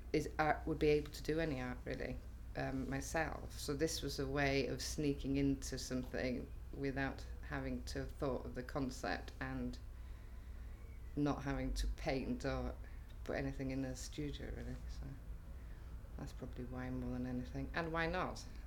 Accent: Y Felinheli, Wales, United Kingdom; I'm 48 and a half and I'm from Felinheli, North Wales.

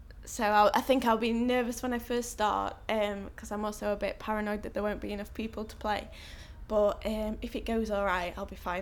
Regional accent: Doncaster, Yorkshire and the Humber, United Kingdom; I'm 21 and I'm from Doncaster.

